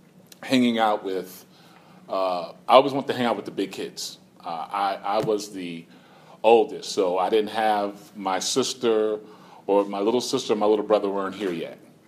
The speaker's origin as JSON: {"language": "English", "town": "New York City", "region": "New York", "country": "United States", "said": "I'm originally from New York City."}